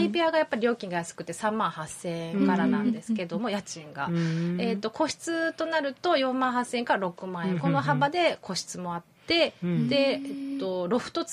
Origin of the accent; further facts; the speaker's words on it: Kakogawa, Hyogo, Japan; 地元加古川の方ですね。